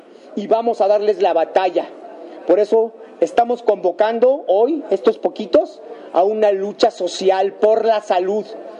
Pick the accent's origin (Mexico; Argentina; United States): Mexico; en lo general me siento profundamente avergonzado como mexicano de tener una calidad tan baja de senadores